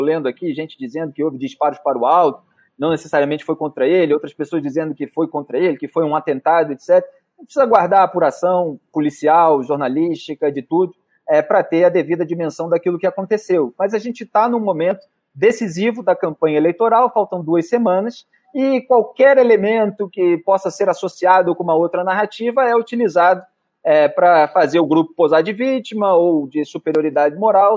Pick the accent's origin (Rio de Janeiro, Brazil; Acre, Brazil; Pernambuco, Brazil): Rio de Janeiro, Brazil; eu sou do Rio de Janeiro